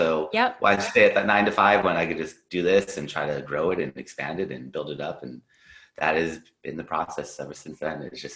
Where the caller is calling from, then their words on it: Los Angeles, California, United States; I am in Los Angeles, California.